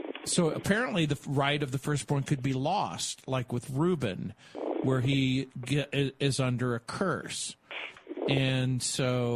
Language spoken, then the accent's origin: English; New Orleans, Louisiana, United States; born there; But from where I was born in New Orleans, it's like a hop, skip, and a jump to Haiti, and there's a close connection.